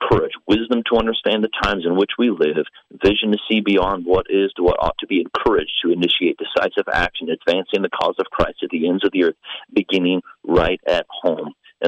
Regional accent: Indianapolis, Indiana, United States; And so, yeah, we hail from the Indianapolis area where our home is

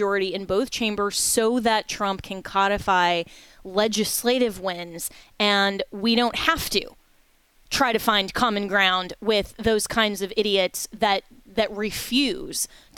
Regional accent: Florida, United States; who's a Florida state senator for the 14th district here in my home state of Florida.

